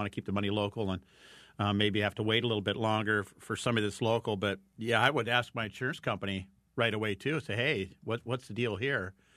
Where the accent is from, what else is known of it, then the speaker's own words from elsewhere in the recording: Fort Dodge, Iowa, United States; because I'm from Fort Dodge, went through there too